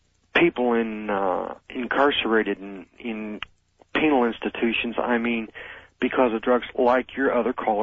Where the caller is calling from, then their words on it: Colchester, Illinois, United States; I'm calling from Colchester, Illinois.